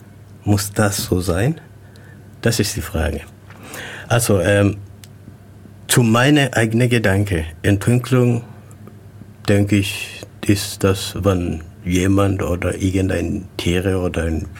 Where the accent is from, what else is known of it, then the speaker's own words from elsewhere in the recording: Kenya; German is a second language; now in Ulm, Germany; Ich wohne in Ulm seit 10 Jahren. Ursprünglich komme ich aus Kenia.